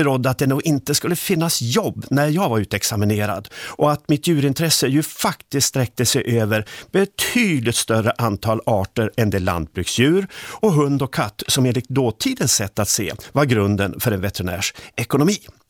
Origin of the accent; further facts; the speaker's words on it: Härnösand, Västernorrland County, Sweden; Jag är uppvuxen i Härnösand, student på naturvetenskapliga gymnasielinjen, reallinjen som det ju hette på den tiden